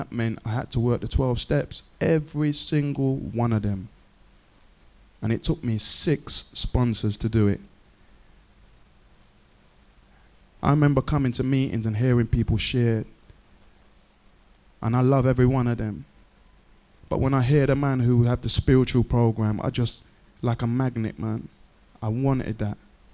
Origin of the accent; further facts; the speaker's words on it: Hackney, London, United Kingdom; I was born and raised in Hackney all my life, and I still live in Hackney. I still live there.